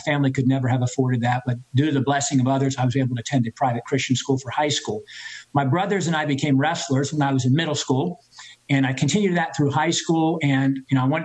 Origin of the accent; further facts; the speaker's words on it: Lynchburg, Virginia, United States; I grew up in the Lynchburg area, moved there when I was 9 years old.